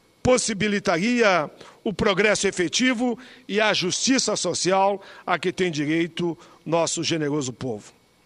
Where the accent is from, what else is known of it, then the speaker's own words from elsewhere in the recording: Rio Grande do Sul, Brazil; divulgado com muita força lá no meu estado, no Rio Grande do Sul.